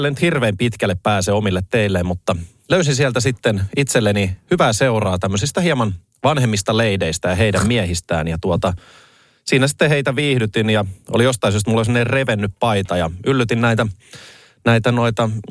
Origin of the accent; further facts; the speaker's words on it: Pornainen, Uusimaa, Finland; kun meidän lapsuudessa Pornaisissa maaseudulla, niin jossain vaiheessa jengillä oli tää